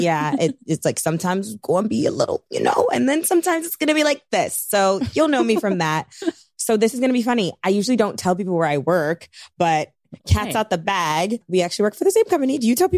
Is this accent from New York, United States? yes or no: yes; Brooklyn, New York, United States; I too grew up in Bed-Stuy, Brooklyn.